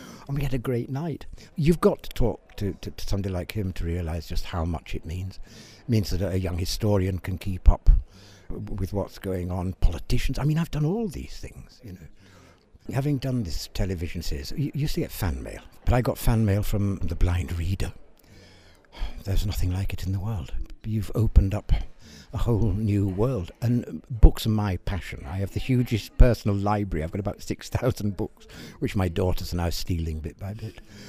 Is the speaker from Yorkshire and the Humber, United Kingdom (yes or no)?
yes; Yorkshire and the Humber, United Kingdom; born there; I was born in Yorkshire, so the accent was all right.